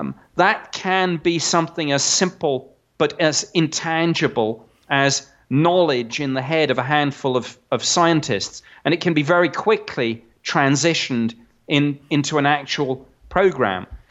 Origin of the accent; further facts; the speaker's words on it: United Kingdom; now in United States; I'm a Brit, so I'm now an honored guest in this great country.